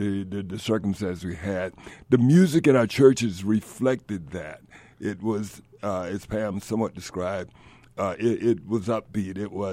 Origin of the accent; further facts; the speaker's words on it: the South, United States; the only hope we had when I grew up in the South, given the conditions where segregation was legal as well as racism was legalized.